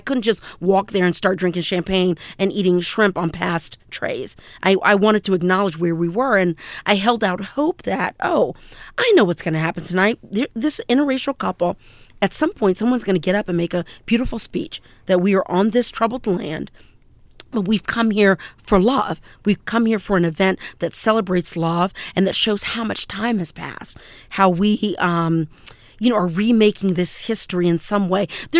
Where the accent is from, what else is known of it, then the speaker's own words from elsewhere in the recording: the South, United States; I knew the invitation said plantation, but I'm from the South